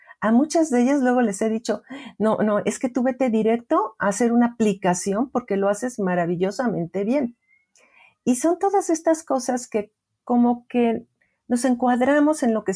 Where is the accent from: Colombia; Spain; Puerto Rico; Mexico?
Mexico; en mi país, que es México